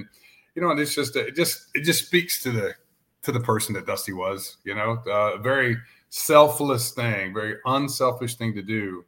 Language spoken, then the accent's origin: English; Brunswick, Georgia, United States; I grew up in Brunswick, Georgia, just above the Florida line, right above Jacksonville.